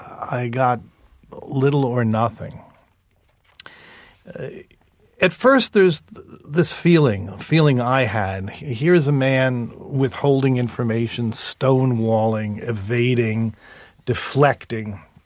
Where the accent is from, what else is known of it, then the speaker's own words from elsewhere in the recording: Long Island, New York, United States; I'm a Jew from Long Island, not a Catholic priest.